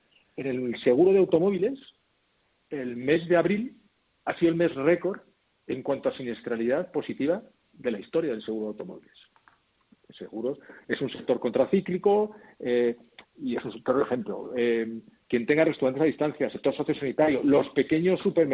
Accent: Madrid, Community of Madrid, Spain; born there; nací en Madrid hace ya 50 años, sigo viviendo aquí

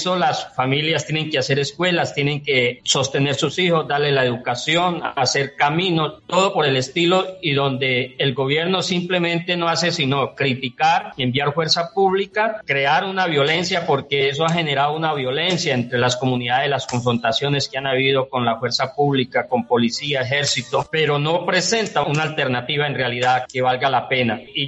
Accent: Puerto Guzmán, Putumayo, Colombia; soy del municipio de Puerto Guzmán

